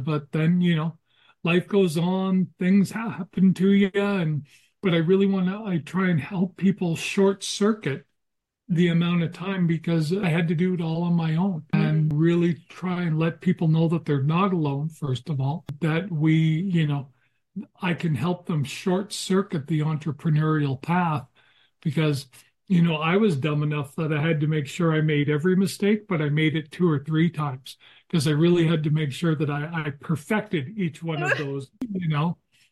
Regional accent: Edmonton, Alberta, Canada; I'm from Edmonton, Alberta, Canada. So coming from a different part of the world.

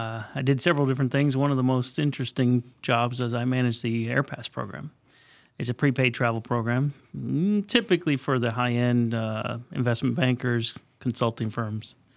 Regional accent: Miami, Florida, United States; But I grew up in Florida, Miami, big time water sports, every water sport known to man I did. So it was great growing up that way.

